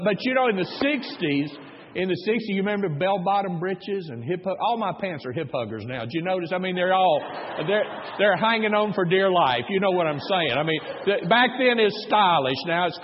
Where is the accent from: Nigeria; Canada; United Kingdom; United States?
United States; Tennessee; I grew up in Tennessee. In the 60s